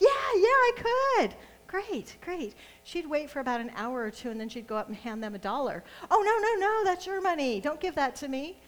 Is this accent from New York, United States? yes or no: no; Nebraska, United States; Actually, the East, because I'm from the East, from Nebraska.